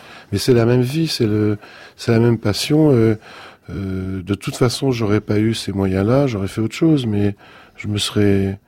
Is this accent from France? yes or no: yes; Grenoble, Auvergne-Rhône-Alpes, France; qui est un architecte de ma ville natale, de Grenoble.